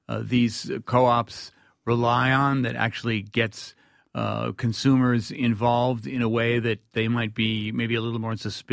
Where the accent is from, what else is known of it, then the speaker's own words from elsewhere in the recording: Paterson, New Jersey, United States; I grew up in Patterson. I love that everywhere I looked, I saw people like me. I heard people like me and by me. I mean Latino.